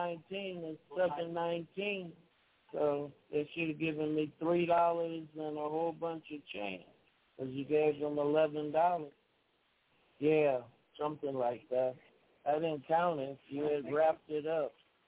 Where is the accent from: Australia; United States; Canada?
United States; Los Angeles, California; I grew up in South Central LA, but you had to be tough to go outside and play.